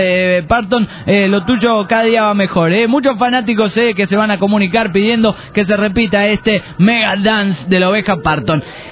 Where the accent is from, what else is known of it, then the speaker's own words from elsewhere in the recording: Mexico City, Mexico; moved away; Pero acá me trajeron mis papás. Yo soy del DF, que a mí me gusta mucho.